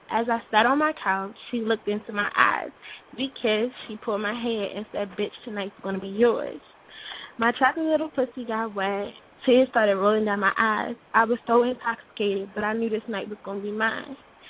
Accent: Atlanta, Georgia, United States; Yeah, I'm from Atlanta, too.

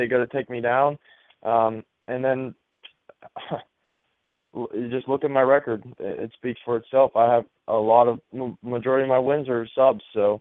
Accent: Pittsburgh, Pennsylvania, United States; I was a Pittsburgh kid in Mansfield, and I felt like I was in my hometown.

